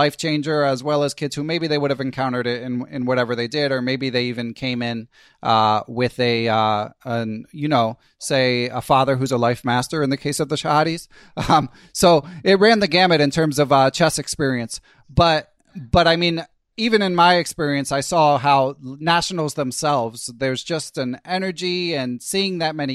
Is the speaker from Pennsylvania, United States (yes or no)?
yes; Philadelphia, Pennsylvania, United States; And I grew up in Philly, as regular listeners may recall.